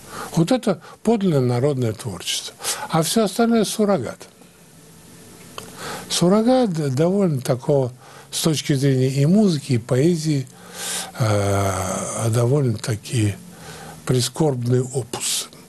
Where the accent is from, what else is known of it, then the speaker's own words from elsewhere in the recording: Siberia, Russia; Как говорят, сибиряк – это не тот, который не боится холода, а тот, кто тепло одевается. Я вот из этих